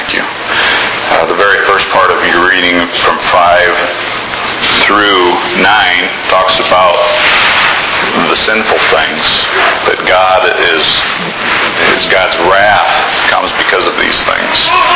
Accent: Iowa, United States; I'm an Iowan.

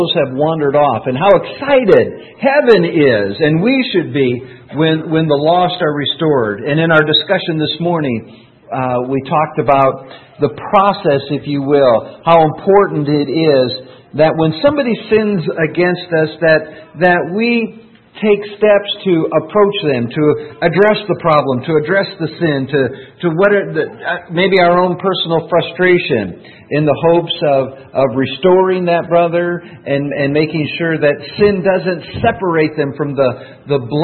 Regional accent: Rochester, United States; But I get the privilege tonight of preaching in Rochester, my hometown, so I'm excited about that, looking forward to that.

